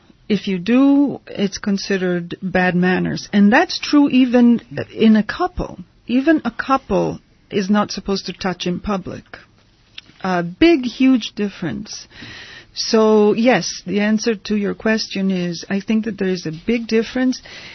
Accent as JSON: {"language": "English", "country": "Italy", "tie": "born or raised there", "second_language": "English", "said": "When I was growing up in Italy, it was a problem for a growing adolescent girl"}